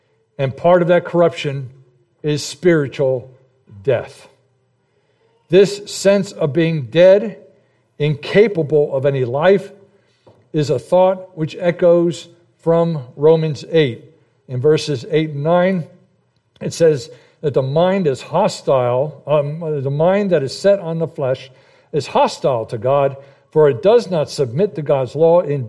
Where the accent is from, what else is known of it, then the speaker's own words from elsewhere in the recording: New Jersey, United States; I'm from New Jersey. That's natural. I was born a heathen.